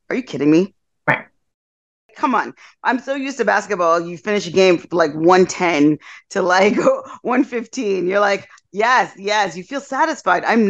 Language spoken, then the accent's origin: English; Kentucky, United States; hey, I'm from Kentucky. Do they have a team?